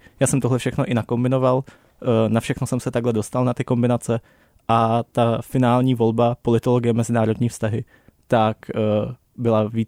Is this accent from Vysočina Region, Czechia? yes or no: yes; Vysočina Region, Czechia; Já jsem totiž z Vysočiny. Čili pro mě jako člověka, který celou dobu žil v jednom malém městě